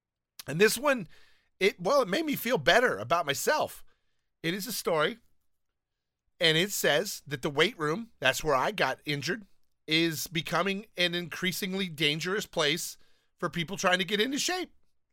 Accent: Downey, California, United States; now in Los Angeles, United States; I do miss that about just growing up in Downey and having everything around me.

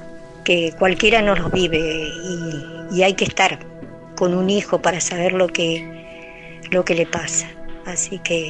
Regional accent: Trelew, Chubut, Argentina; now in Río Negro, Argentina; Nosotros somos de Trelew, Chubut. Yo, en ese tiempo vivíamos ahí, ahora yo vivo acá en Río Negro, pero en ese tiempo mi familia se fue a Trelew, Chubut a vivir.

